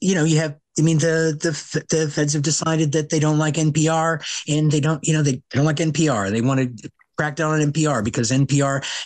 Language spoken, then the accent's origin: English; Oregon, United States; Now, here in my home state of Oregon, thanks to the passage of Measure 110 back in 2020